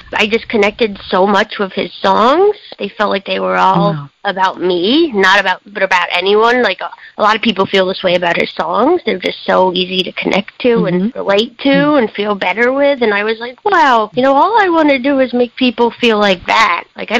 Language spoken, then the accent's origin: English; New York City, New York, United States; Well, I'm from New York City, Manhattan, a neighborhood called Hell's Kitchen.